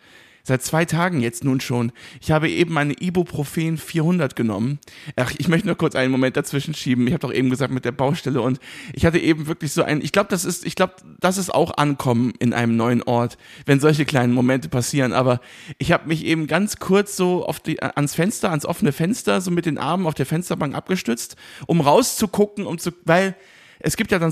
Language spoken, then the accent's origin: German; Remagen, Rhineland-Palatinate, Germany; in Kripp. Ja, in der Nähe meiner Heimatstadt Remagen in Kripp war auch eine Dachgeschosswohnung.